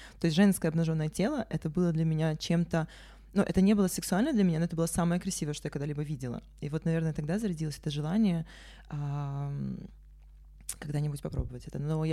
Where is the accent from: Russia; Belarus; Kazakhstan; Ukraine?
Ukraine; Sevastopol; also born or lived in Yakutia; Я родилась в Якутии, но детство провела в Севастополе.